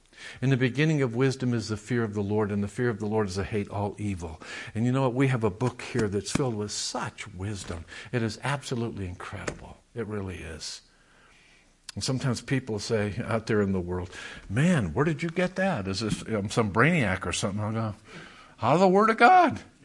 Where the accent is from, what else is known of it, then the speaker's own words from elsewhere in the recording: Missouri, United States; I'm from the Show Me State.